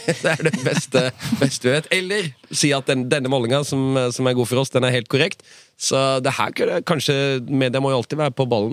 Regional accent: Agder, Norway; Og jeg som sørlending mener jo, når det endelig skjer noe I Agder, så må vi jo backe opp under det.

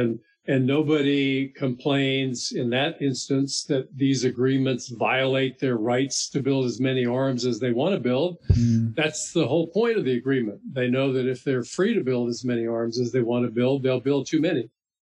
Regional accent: Miami, Florida, United States; You know, I grew up in Miami, Florida.

